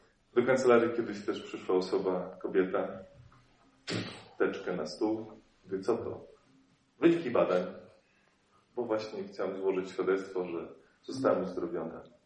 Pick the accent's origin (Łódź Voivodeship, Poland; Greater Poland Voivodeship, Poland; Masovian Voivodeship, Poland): Łódź Voivodeship, Poland; Ja pochodzę spod Łodzi.